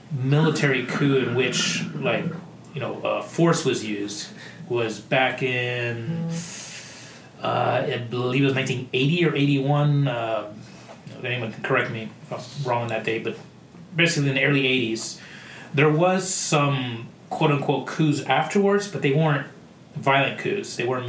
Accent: Saudi Arabia; also born or lived in Iran; But I also lived in the Middle East in Saudi Arabia. I spent several years there growing up there.

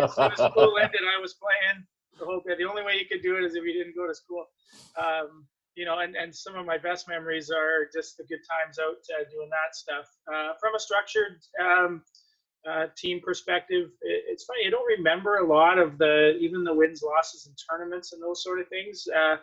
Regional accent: Burnaby, British Columbia, Canada; I grew up on the main streets of Burnaby, British Columbia.

